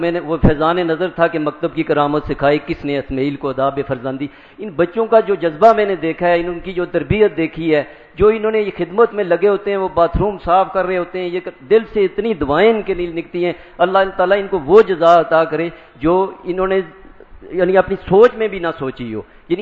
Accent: Murree, Punjab, Pakistan; میرا تعلق علاقہ مری سے ہے.

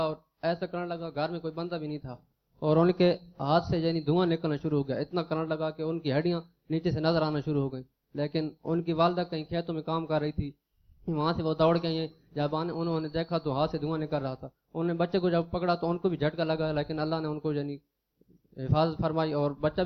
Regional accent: Talagang, Punjab, Pakistan; میرا تعلق تلگنگ سے ہے

